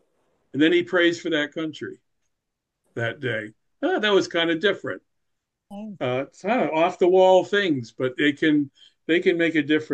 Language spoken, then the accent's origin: English; Maine, United States; I'm from Maine.